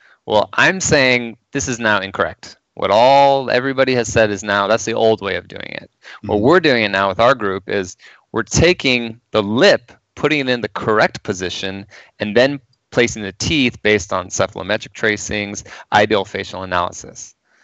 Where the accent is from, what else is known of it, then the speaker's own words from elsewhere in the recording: California, United States; So I am from Southern California, and I went to USC.